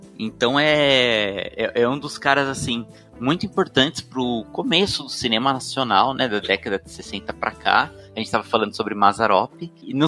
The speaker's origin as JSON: {"language": "Portuguese", "town": "Itu", "region": "São Paulo", "country": "Brazil", "said": "E eu comentei que eu era aqui de Itu, eu sou aqui de Itu, e aqui vizinho a Itu tem a cidade de Salto"}